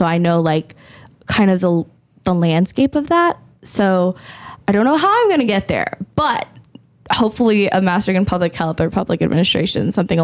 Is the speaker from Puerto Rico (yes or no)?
no; Bangladesh; So I'm actually an immigrant and I'm from Bangladesh.